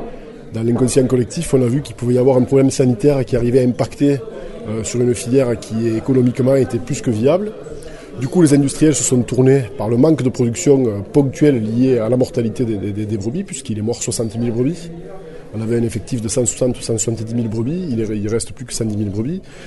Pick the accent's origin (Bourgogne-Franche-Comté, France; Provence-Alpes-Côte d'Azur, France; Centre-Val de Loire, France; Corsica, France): Corsica, France; Alors moi, donc, je viens du bassin laitier de la Corse